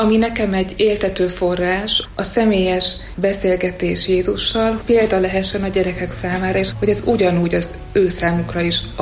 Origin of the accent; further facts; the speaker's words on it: Vas, Hungary; Vas megyéből származom, egy kicsin településről, és a nagymamám hatására hétről hétre mennünk kellett Isten tiszteletre az én nővéremmel.